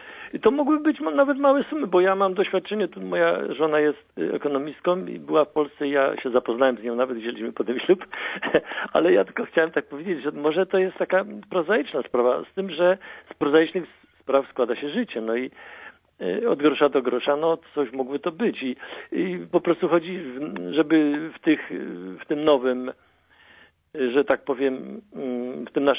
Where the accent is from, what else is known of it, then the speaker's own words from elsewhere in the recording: Częstochowa, Silesian Voivodeship, Poland; Ja pochodzę z Częstochowy właściwie, no.